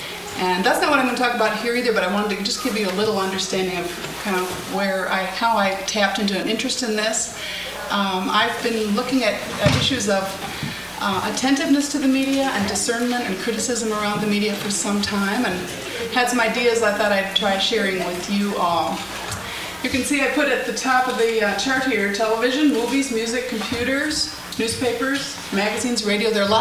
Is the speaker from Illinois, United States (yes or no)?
yes; Chicago, Illinois, United States; I'm from Chicago.